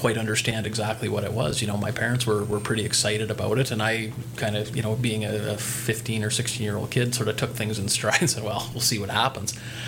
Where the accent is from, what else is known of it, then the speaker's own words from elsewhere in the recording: Kincardine, Ontario, Canada; also born or lived in Hanover; I always say I'm from Kincardine, but I'm also from Hanover, right?